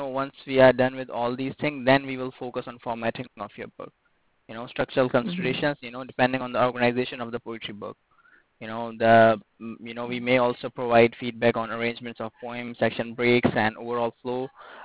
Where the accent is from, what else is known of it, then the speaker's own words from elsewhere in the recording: Turkey; I am from basically I am from Turkey.